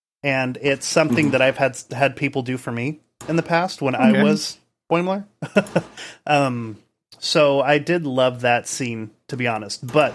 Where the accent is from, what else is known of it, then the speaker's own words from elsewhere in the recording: Indiana, United States; So I had I moved to California from Indiana.